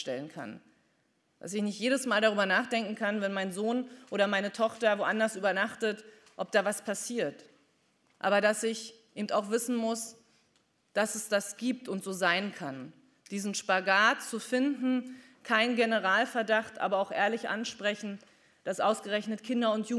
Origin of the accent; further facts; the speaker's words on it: Schwerin, Mecklenburg-Vorpommern, Germany; In meiner Heimatstadt Schwerin